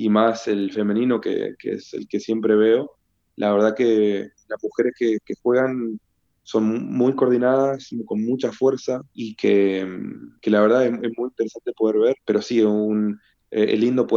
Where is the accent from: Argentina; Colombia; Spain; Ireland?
Argentina; cuando me pregunta de dónde soy, le digo, Argentina.